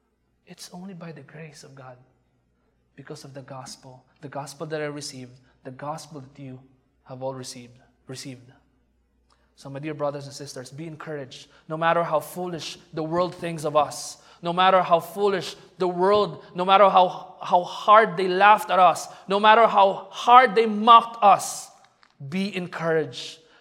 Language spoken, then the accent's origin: English; Philippines; No, I am brown. I'm Filipino.